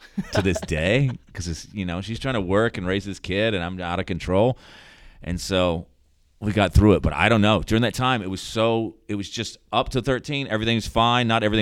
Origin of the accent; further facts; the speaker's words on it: Charlotte, North Carolina, United States; moved away as an adult; now in New York, United States; I grew up, born and raised in Charlotte, yeah.